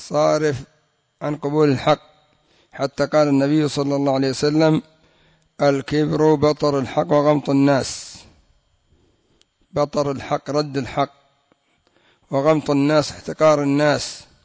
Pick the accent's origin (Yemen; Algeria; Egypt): Yemen; كما يقولون عندنا في اليمن: فلان يرى نفسه